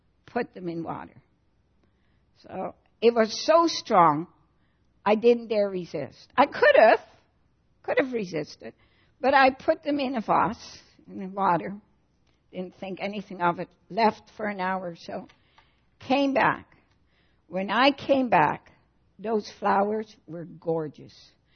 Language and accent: English; Netherlands; I grew up in Holland, went to school for grades 1 and 2, and went to Christian school and learned psalms, to sing psalms in Dutch.